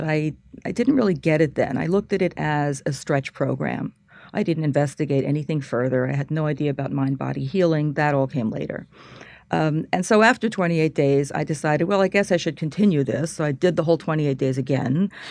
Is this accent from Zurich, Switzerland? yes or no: yes; Zurich, Switzerland; also born or lived in Philadelphia, United States; I was born in Philadelphia, and when I was about 10 years old, my father, who was Swiss, decided to go back to his homeland. So he went back to Zurich for 1 year and decided to stay.